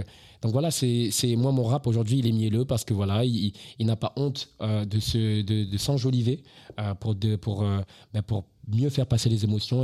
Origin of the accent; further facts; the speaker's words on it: Toulouse, Occitanie, France; j'ai 26 ans, je suis un artiste de la ville de Toulouse, j'ai grandi à Toulouse, j'ai fait toute ma scolarité à Toulouse depuis que j'ai 9 ans, je suis à Toulouse.